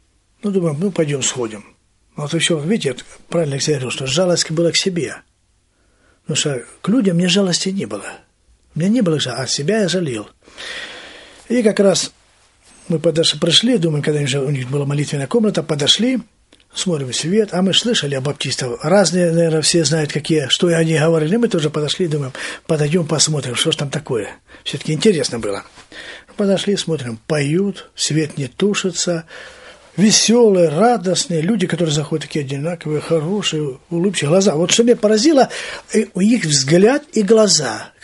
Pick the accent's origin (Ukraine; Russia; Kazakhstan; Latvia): Ukraine; born there; потому что я родился на Украине.